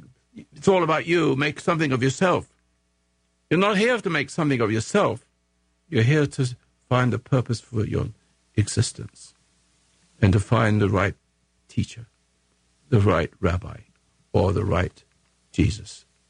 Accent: England, United Kingdom; now in United States; I'm an Englishman. I became American.

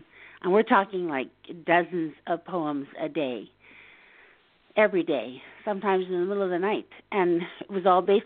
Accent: Illinois, United States; born there; I was born in Illinois.

